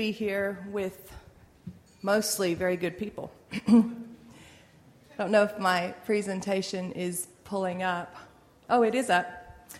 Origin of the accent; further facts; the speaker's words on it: North Dakota, United States; born there; moved away; I was born in North Dakota. My parents had a stock or cattle operation up there. They were irrigation pioneers. They put in some of the first center pivots in the plains of North Dakota.